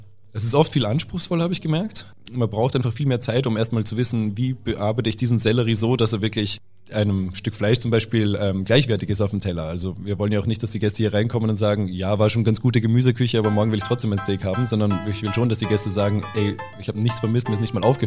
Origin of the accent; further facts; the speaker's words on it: Austria; accent: Austrian; now in Berlin, Germany; in Berlin höre ich trotzdem immer noch, dass ich öfter rede wie in Österreich. Also irgendwie ist mein Akzent oder mein Dialekt mittlerweile keiner Nation mehr wirklich zugehörig.